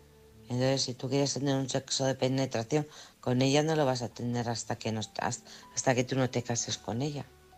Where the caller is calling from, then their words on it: Alcorcón, Community of Madrid, Spain; de Alcorcón.